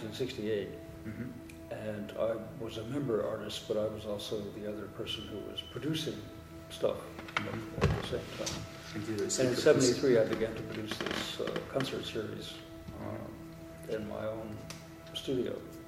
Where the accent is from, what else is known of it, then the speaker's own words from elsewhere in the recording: Atlanta, Georgia, United States; because I grew up in Atlanta